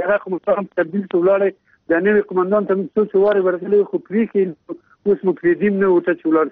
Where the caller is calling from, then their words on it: Ghazni, Afghanistan; غزنی ولسوالۍ نه، سیمک مرکز 2 کیلومتر له ښار لري